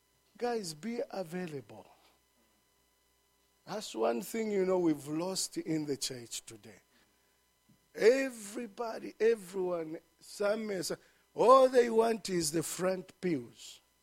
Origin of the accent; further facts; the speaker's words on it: Luapula Province, Zambia; Because when I'm at home and people know that I'm from Luapula, all they think about, ask Pastor Karen, all they thinking about, oh, there goes a fisherman.